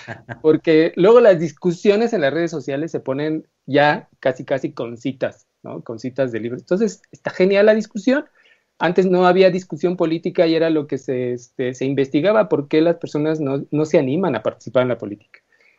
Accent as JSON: {"language": "Spanish", "country": "Mexico", "said": "como pueblo, como mexicanos, tenemos que discutir nuevamente"}